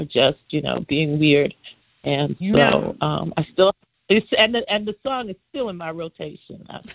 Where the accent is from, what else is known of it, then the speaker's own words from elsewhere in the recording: Harlem, New York, United States; a young black girl growing up in Harlem